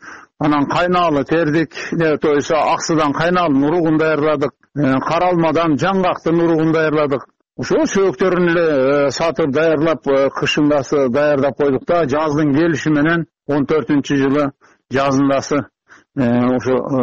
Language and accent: Kyrgyz; Karaguja, Jalal-Abad Region, Kyrgyzstan; now in Jalal-Abad, Kyrgyzstan; Өзүм туулуп өскөн жакка, Карагужага, өзү Жалал Абадта турам да.